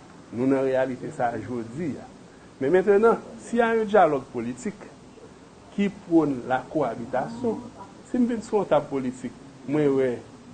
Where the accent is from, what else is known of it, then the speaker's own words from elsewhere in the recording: Haiti; nous sommes des Haïtiens et des Haïtiennes.